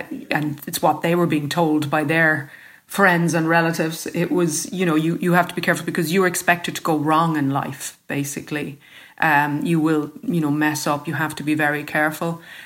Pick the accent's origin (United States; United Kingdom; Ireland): Ireland; Munster; born there; It says that I was born in County Dublin. I wasn't. That's what they write about people who were born in Cork.